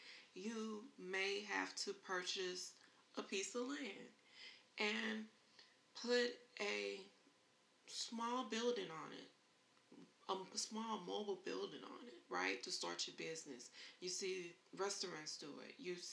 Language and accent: English; Houston, Texas, United States; I was born and raised in Houston, Texas. I grew up with my dad traveling around the city.